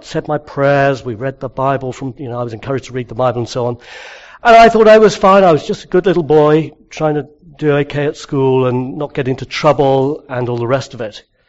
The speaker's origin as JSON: {"language": "English", "town": "Tunbridge Wells", "region": "South East England", "country": "United Kingdom", "tie": "born or raised there", "said": "We moved as a family up to the southeast. I grew up in Tunbridge."}